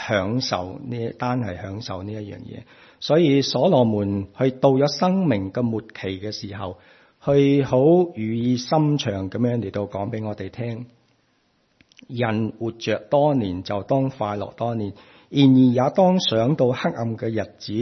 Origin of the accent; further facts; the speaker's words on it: Hong Kong; 我们香港人，我不知道是广州人都是不是这么说，即是广东人